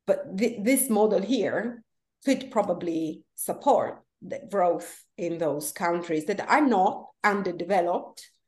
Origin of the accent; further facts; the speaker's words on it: Italy; English is a second language; I was reading a bit of statistics about Italy, my home country, a few days ago.